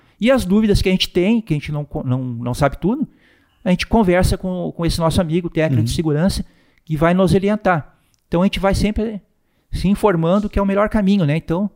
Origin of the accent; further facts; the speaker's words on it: Porto Alegre, Rio Grande do Sul, Brazil; also born or lived in Recife / Brasília / São Paulo / Curitiba; Eu sou gaúcho, daqui de Porto Alegre. Morei em várias cidades do Brasil. Já morei no Nordeste, em Recife, morei em Brasília, São Paulo, Curitiba e outras cidades menores também.